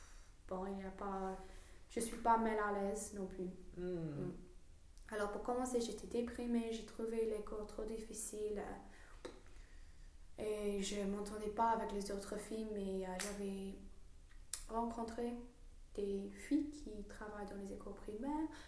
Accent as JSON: {"language": "French", "region": "England", "country": "United Kingdom", "accent": "English", "second_language": "French", "said": "je suis fière d'avoir un accent anglais."}